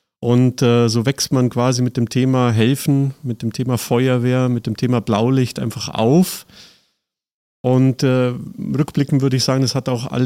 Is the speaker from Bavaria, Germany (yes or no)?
yes; Seeg, Bavaria, Germany; also born or lived in Füssen; now in Cologne, Germany; Nee, tatsächlich aus Bayern, südliches Allgäu, geboren in Füssen, aufgewachsen in Seeg. Das ist so direkt am Rand der Alpen